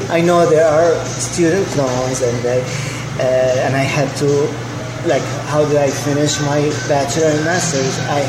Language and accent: English; Damascus, Damascus Governorate, Syria; moved away as an adult; now in North Carolina, United States; I'm originally a Kurd. I was born in Syria. I lived most of my life in Damascus. I immigrated to the U.S. In 2004, and I've been living in North Carolina since then.